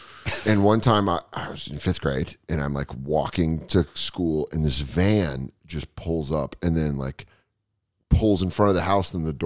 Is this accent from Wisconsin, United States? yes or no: no; Aurora, Colorado, United States; this is when I grew up in Aurora, which is.